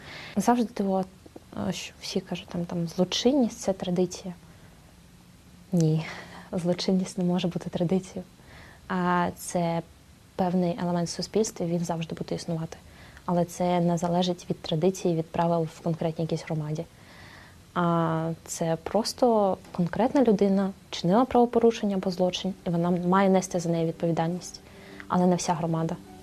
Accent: Chernihiv, Chernihiv Oblast, Ukraine; now in Kyiv, Ukraine; Я родом з Чернігова. Зараз я живу і навчаюсь в Києві. Я сама із закритої спільноти, з традиційної родини.

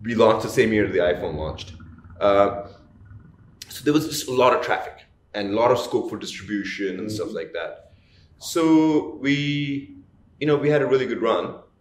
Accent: Delhi, India; my parents live in Noida, so I'm from the Delhi area.

